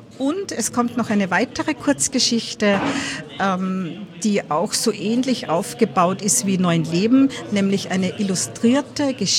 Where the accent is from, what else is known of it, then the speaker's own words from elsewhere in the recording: Upper Austria, Austria; Ja, ich bin aus der Gegend, ich bin zwar Zugrast, wie man so im Innviertelchen sagt, aber ich bin aus der Gegend